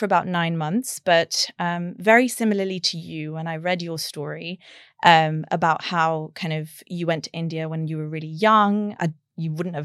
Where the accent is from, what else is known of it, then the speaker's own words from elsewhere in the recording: Barcelona, Catalonia, Spain; I was born and brought up in Barcelona.